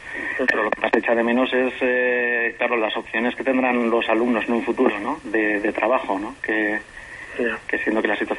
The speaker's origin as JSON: {"language": "Spanish", "region": "Aragon", "country": "Spain", "tie": "born or raised there", "said": "empecé con las bandas de música, en la banda de mi pueblo exactamente, de Ayur, en Zaragoza."}